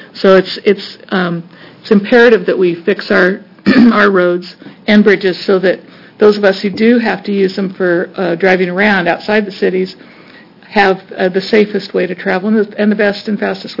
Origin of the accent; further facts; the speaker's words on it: Portland, Oregon, United States; also born or lived in Seattle; I grew up in Portland and Seattle, so I have big city roots.